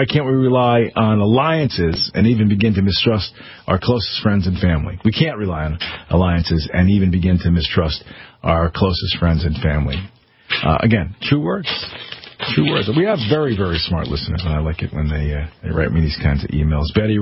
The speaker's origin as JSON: {"language": "English", "region": "Connecticut", "country": "United States", "tie": "born or raised there", "said": "there are groups in my home state here in Connecticut that are, you know, rallying, if you will, against putting masks on the kids all day."}